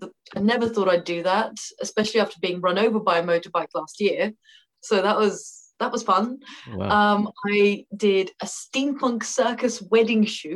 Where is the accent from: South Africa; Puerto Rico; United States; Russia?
Russia; now in London, United Kingdom; I am originally from Russia.